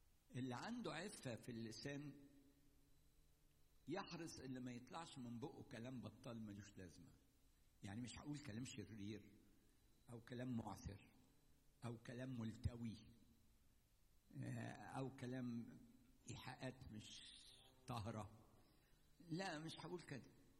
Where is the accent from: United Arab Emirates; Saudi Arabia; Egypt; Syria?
Egypt; يعني إحنا كمصريين ساعات كتير، متأسف إن أنا بقول الكلام ده.